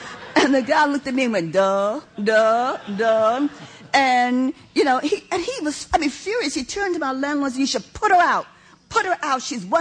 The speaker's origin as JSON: {"language": "English", "town": "New York City", "region": "New York", "country": "United States", "said": "because I come from New York City."}